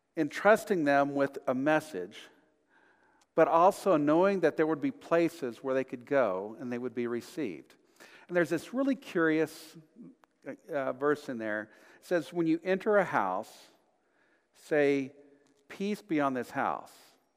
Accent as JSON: {"language": "English", "region": "Texas", "country": "United States", "said": "because I was the relative from Texas, you know."}